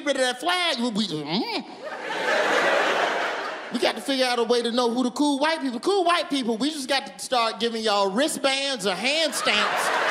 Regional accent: the South, United States; I ain't saying keep it around, but I grew up in the South.

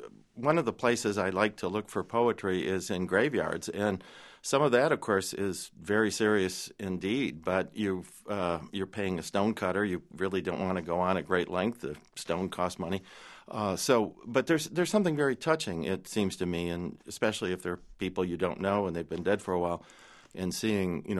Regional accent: Detroit, Michigan, United States; I grew up in Detroit, and every time I return to the city, that feeling that even if the streets are the same, they're new.

